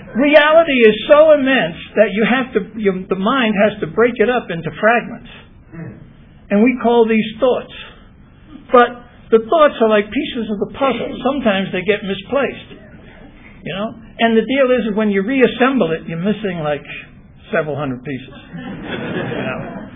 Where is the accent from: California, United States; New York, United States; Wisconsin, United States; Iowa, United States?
New York, United States; I'm from New York. We invented the hustle.